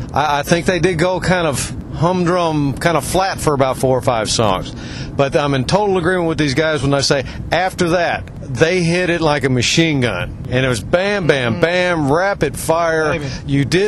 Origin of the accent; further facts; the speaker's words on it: Mount Juliet, Tennessee, United States; Mount Juliet.